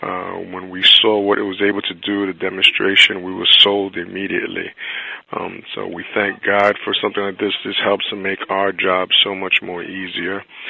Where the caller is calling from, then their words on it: New York City, New York, United States; I'm calling from New York City, New York.